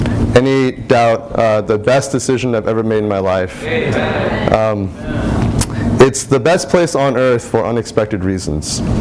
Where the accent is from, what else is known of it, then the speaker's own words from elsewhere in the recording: Champaign, Illinois, United States; I'm from Champaign, Illinois